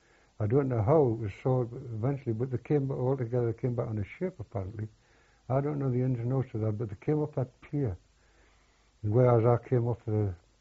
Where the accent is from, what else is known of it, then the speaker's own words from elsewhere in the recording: Newcastle, North East England, United Kingdom; I come from Newcastle and I got off at Birtley.